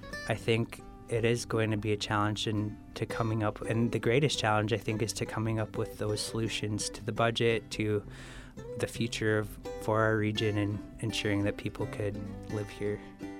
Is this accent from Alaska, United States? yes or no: yes; Dillingham, Alaska, United States; I was born and raised in Dillingham and lived here for 18 years, graduated from Dillingham High School and decided to go off to college on the East Coast